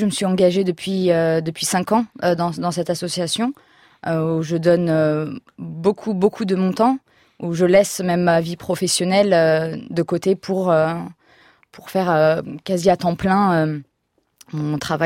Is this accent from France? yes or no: yes; France; je suis française d'origine arménienne.